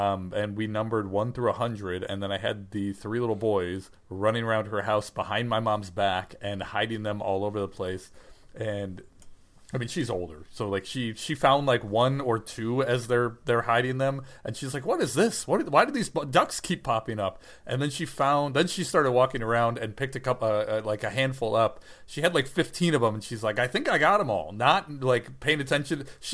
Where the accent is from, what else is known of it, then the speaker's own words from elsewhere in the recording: United States; I know that because I'm American, I think that the world revolves around our country